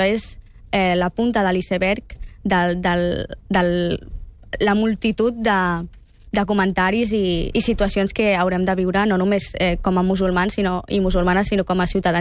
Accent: Sant Pol de Mar, Catalonia, Spain; born there; jo vaig néixer aquí, no?, com bé he dit abans, i vaig néixer a Sant Pol, de fet, i tenia en el, vivia en un bloc de pisos que només hi havia comunitats, bueno, famílies musulmanes, no?, en concret marroquins.

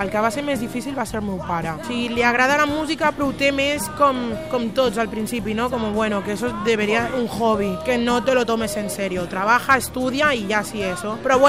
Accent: Catalonia, Spain; Roquetes és el lloc on, bueno, el barri on em vaig criar.

